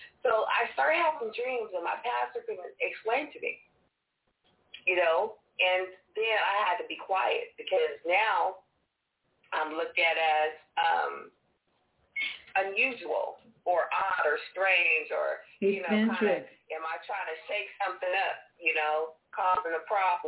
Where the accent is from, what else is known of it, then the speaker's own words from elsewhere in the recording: Corpus Christi, Texas, United States; born there; because I was born in Texas. I was born in Corpus Christi, Texas. So it's really deep down Texas.